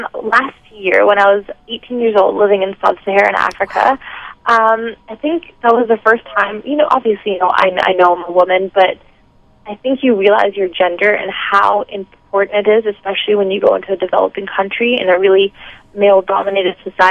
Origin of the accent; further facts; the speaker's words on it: Vancouver, British Columbia, Canada; born there; I was born here in Vancouver